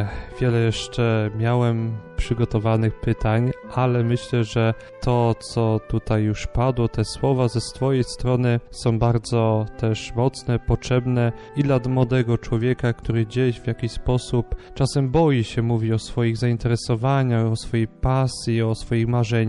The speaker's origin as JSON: {"language": "Polish", "town": "Ostrów Wielkopolski", "region": "Greater Poland Voivodeship", "country": "Poland", "said": "pochodzimy też z tej samej parafii, z parafii pod wezwaniem Matki Bożej Częstochowskiej w Ostrowie Wielkopolskim"}